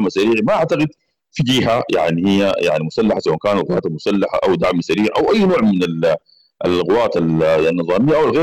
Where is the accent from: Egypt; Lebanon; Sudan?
Sudan; يعني الآن عندنا في السودان بنعمل بقانون اللي هو 2006